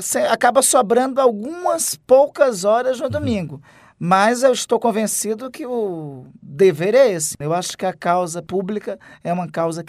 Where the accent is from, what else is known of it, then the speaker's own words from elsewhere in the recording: Amapá, Brazil; O povo da minha terra, ao me designar para cá, o primeiro recado que mandou claramente foi o seguinte: não nos envergonhe.